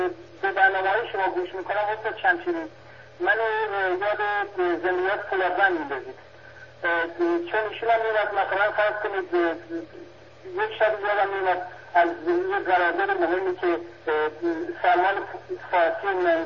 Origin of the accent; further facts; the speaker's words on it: Iran; خواهش میکنم به عنوان یک ایرانی این از من بپذیرید